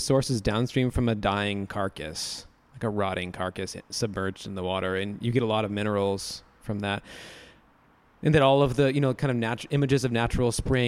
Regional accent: United States; like I as an American, I'm shocked when you go to a restaurant and they say, do you want flat or still?

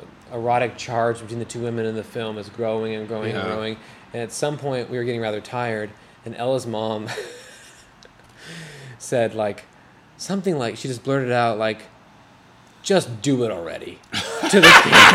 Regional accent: Texas, United States; I guess growing up in Texas, at least we didn't watch The Passion of Christ every year.

